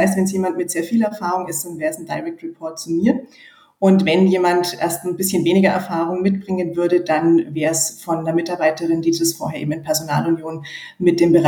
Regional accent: Nuremberg, Bavaria, Germany; moved away as an adult

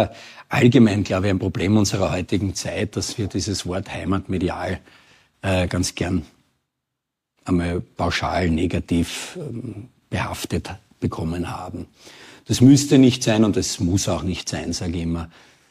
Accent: Styria, Austria; Das Aufwachsen war in der Steiermark, wir sind aus der Steiermark.

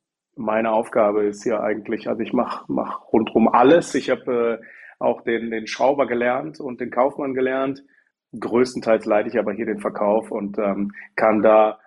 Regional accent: Krefeld, North Rhine-Westphalia, Germany; ich komme aus Krefeld, habe hier ein Autohaus mit 12 Mitarbeitern, bin selber 34 Jahre alt, verheiratet, ein Kind

